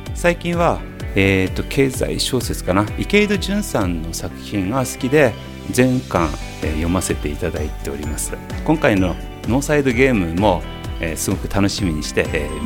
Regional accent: Yokote, Akita, Japan; 出身は、横手市です。今は平城町というところに住んでいますが、横手市内を転々として、今のところに住んでいます。

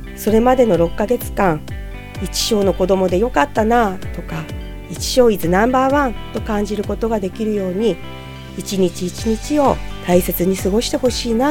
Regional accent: Yokote, Akita, Japan; 横手南小学校出身です。

